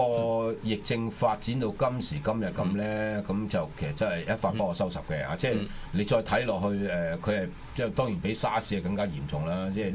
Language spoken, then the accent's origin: Cantonese; China; 唉，我哋中國人俾人睇低啊！